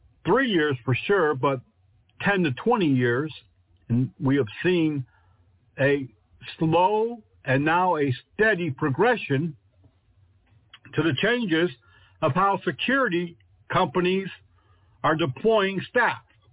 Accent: Connecticut, United States; In my home state of Connecticut

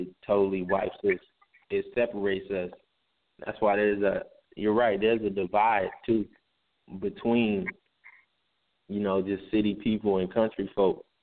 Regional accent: Fort Hood, Texas, United States; born there; I was born in Fort Hood, Texas, but you know most of my family is from Tallahassee, Florida

